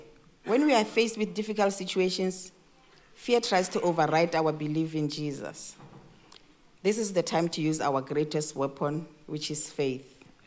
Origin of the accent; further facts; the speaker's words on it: South Africa; moved away as an adult; now in Australia; I came to Australia from South Africa in March 2007 with my daughter, who was only 11 years old then. And I left my older son at home because we were supposed to come only for 2 years.